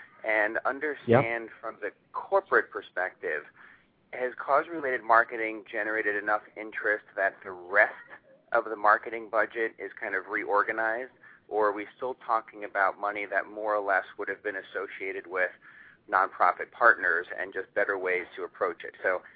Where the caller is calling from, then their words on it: New York, United States; From New York, right outside of New York City.